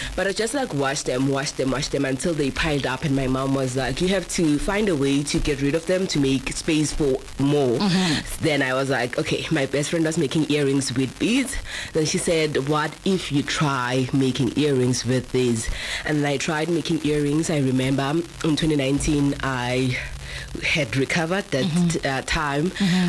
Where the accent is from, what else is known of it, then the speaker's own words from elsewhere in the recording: Mpumalanga, South Africa; So it feels so good to know that people now, they are familiarizing themselves with us as winners, as people from Mpumalanga.